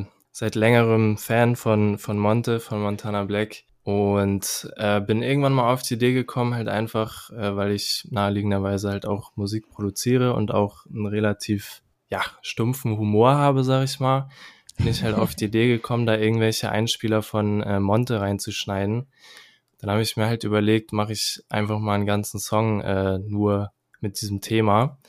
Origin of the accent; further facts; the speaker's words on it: Kiel, Schleswig-Holstein, Germany; ich bin 23 Jahre alt und ich komme aus Kiel